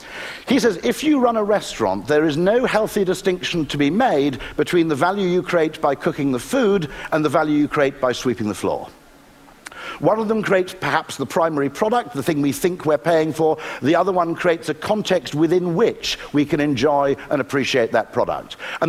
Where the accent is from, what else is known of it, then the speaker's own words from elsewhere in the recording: United Kingdom; But I'm British, that's the way we like it.